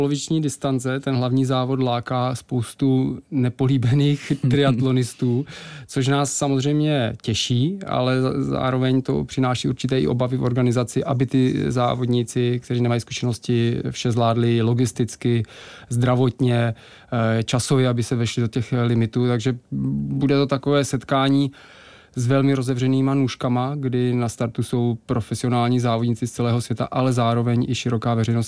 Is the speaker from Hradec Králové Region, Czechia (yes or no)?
yes; Hradec Králové, Hradec Králové Region, Czechia; já jako přivandrovalý Hradečák